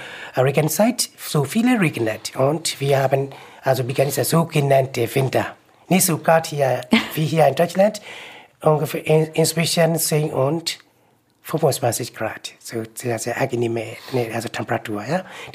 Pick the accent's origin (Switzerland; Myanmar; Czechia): Myanmar; German is a second language; now in Germany; Also wir sind also aus Myanmar und wir haben andere, also verschiedene Kultur.